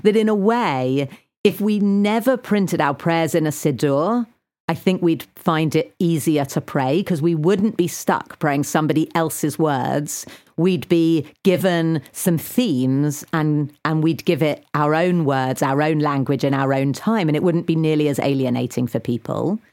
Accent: United Kingdom; That actually is one of our questions as British Jews this year.

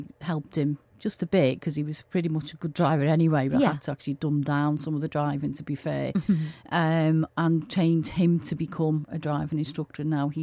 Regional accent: Liverpool, North West England, United Kingdom; Originally from Tewbrook.

